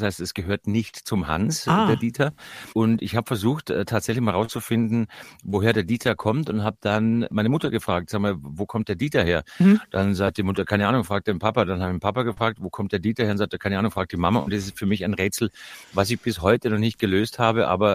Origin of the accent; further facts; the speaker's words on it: Austria; moved away; der Obersteiermark, wo ich geboren bin, ist es ähnlich so, sag mal, ähnlich dem Bergdoktorland. Jetzt bin ich 1979 schon weg, trage es aber immer noch im Herzen.